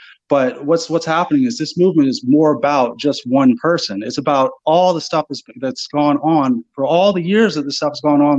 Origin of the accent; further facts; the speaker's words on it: United States; I'm American. So if you guys don't know that, I'm American.